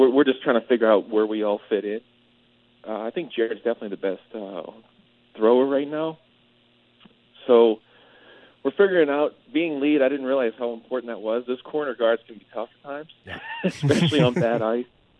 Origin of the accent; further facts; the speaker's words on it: Pittsburgh, Pennsylvania, United States; So I grew up in Pittsburgh, not too far from Toronto.